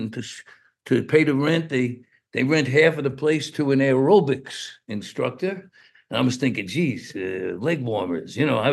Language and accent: English; New York City, New York, United States; I grew up in East New York and Brooklyn, where we fought every day.